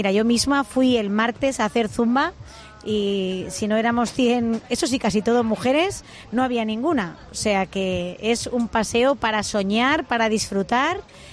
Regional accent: Castellón de la Plana, Valencian Community, Spain; Sacar el orgullo patrio que somos de Castellón y aquí no tenemos nada que envidiarle al resto del mundo.

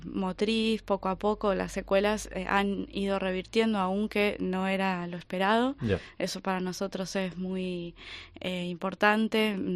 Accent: Argentina; Soy argentina, lo estoy haciendo en Argentina

